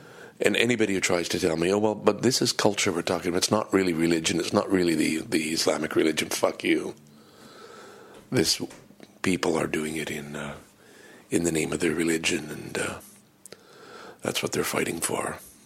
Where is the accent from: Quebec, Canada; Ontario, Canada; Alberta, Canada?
Quebec, Canada; Valleyfield; It's probably part of growing up in Valleyfield.